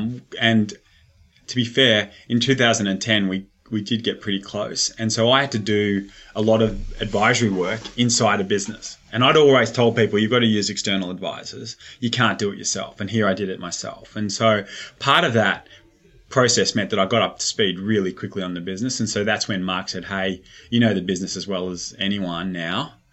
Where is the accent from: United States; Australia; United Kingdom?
Australia; Yeah, we're Australian and we're cash flow positive